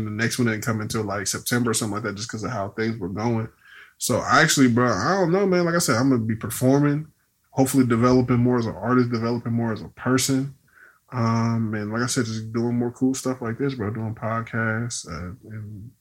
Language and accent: English; Columbus, Ohio, United States; I'm from Columbus, Southside, where Donato's is.